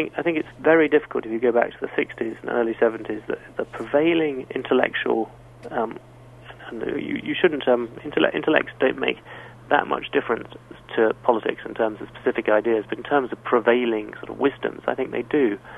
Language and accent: English; United Kingdom; born there; obviously I'm younger and I was born in Britain